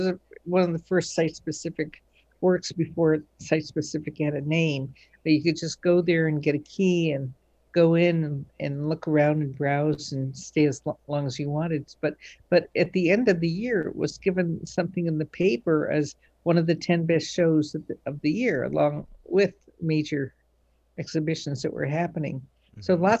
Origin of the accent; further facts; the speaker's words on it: Cleveland, Ohio, United States; Well, I grew up in Cleveland, Ohio. And I think I spent most of my time in the Cleveland Museum of Art.